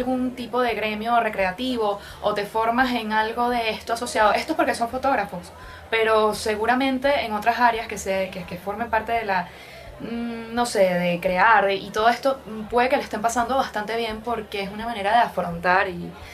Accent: Caracas, Capital District, Venezuela; La Pastora es mi parroquia. O sea, yo nací en La Pastora, viví toda la vida en La Pastora.

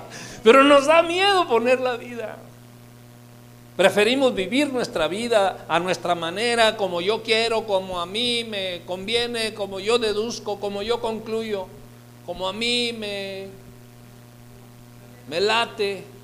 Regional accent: Tlaquepaque, Jalisco, Mexico; Yo soy de Tlaquepaque.

